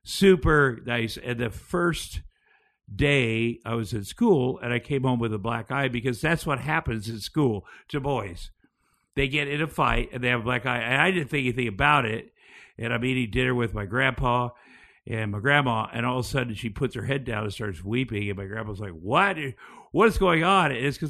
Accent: Iowa, United States; when I was growing up in Iowa, are way more popular.

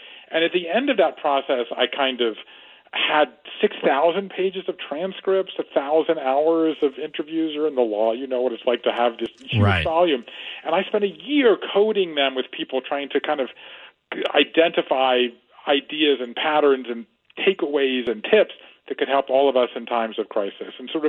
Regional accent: Savannah, Georgia, United States; He lives in Savannah, Georgia, my hometown.

